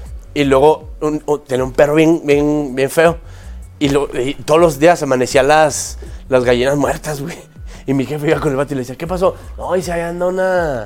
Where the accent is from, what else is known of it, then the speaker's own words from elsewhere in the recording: Chihuahua, Mexico; Es que somos de Chihuahua, somos bárbaros, güey.